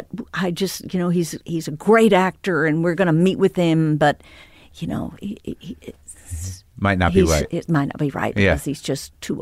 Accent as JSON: {"language": "English", "region": "Texas", "country": "United States", "said": "And I'm from Texas. And we connected on many different levels."}